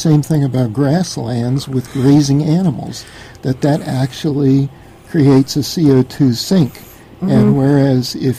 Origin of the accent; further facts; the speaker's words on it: Florida, United States; the way I grew up in the Florida houses, they used to have, you know, front porches and open, you know, a lot of circulation.